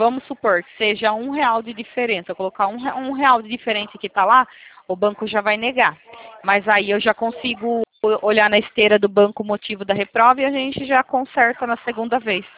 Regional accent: Itatiba, São Paulo, Brazil; Eu sou aqui do interior de São Paulo, do lado de Jundiaí. Bem encostado aqui, Jundiaí, Morungaba, Bragança, fica bem aí. Região.

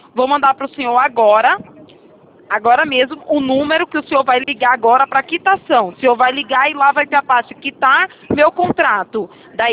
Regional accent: Itatiba, São Paulo, Brazil; eu sou de São Paulo, moro longe.

